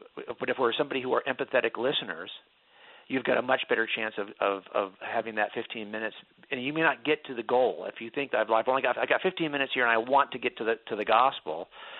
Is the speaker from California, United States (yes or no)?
yes; California, United States; I mean, I'm a Californian. And if you doubted that, I could pull out my driver's license and I can show you that I'm here in California. I was born and raised here.